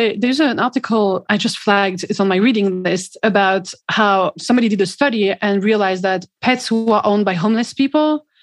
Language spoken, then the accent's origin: English; Lyon, Auvergne-Rhône-Alpes, France; born or raised there